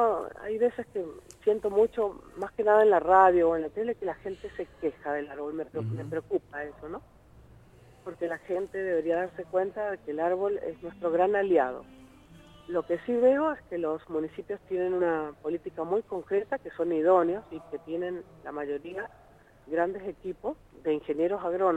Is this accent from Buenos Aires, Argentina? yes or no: no; Mendoza, Argentina; los árboles nos dan sostenibilidad a nosotros como mendocinos